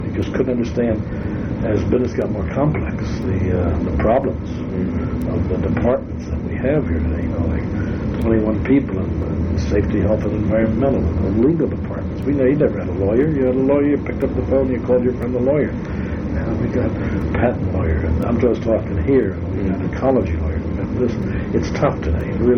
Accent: New York, United States; born there

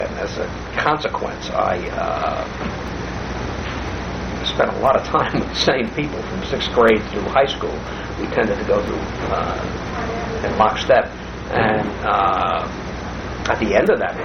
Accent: New York City, New York, United States; I was born and raised in New York City. I was an adopted son of a family. My father worked for the Department of Sanitation in New York as a truck driver. And spent virtually all of my time in the Bronx, part of the early years in Harlem.

